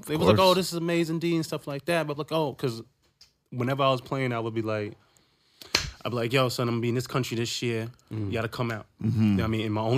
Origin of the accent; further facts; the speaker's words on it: New York, United States; And I came from not the best situation growing up in Queens and stuff like